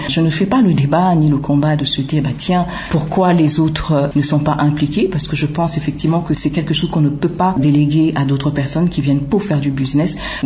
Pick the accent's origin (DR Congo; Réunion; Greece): DR Congo; je suis du Grand Congo, bah, c'est la République démocratique du Congo